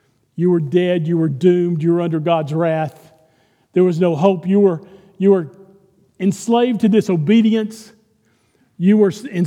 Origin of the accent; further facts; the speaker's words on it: Texas, United States; now in South Dakota, United States; Texas is where I grew up. But as soon as I had the opportunity, pretty close. Yeah, as soon as I got the opportunity, I came to South Dakota as soon as I could.